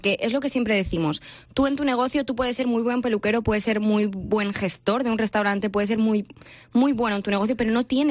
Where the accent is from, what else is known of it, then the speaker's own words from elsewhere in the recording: Valencian Community, Spain; Vamos, que a mí me parece un halago, ¿eh? Como valenciana.